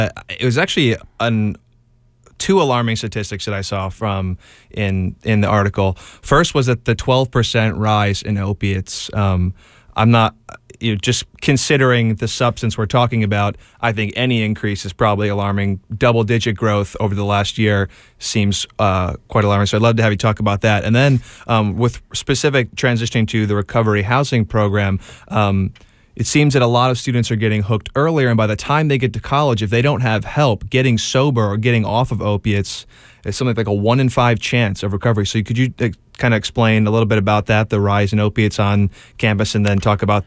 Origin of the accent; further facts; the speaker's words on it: Ohio, United States; I'm actually from Ohio, and I know in the southern Ohio area that OxyContin abuse is